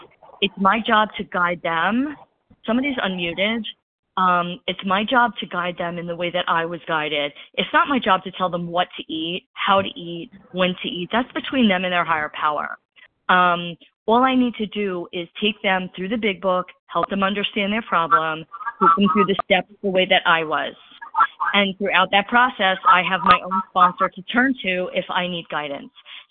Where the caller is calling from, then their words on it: New York City, New York, United States; in New York City.